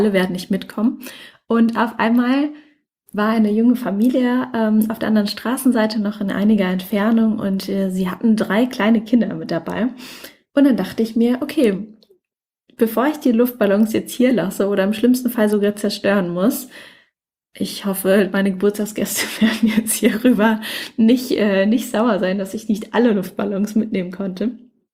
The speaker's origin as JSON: {"language": "German", "town": "Mannheim", "region": "Baden-Württemberg", "country": "Germany", "said": "Ich komme ja ursprünglich aus Mannheim."}